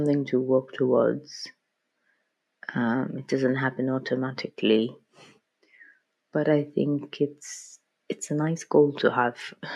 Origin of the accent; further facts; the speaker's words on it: Kolkata, West Bengal, India; now in London, United Kingdom; because I'm originally from India, from Calcutta, that's in the east, close to Bangladesh, and I still visit and work there.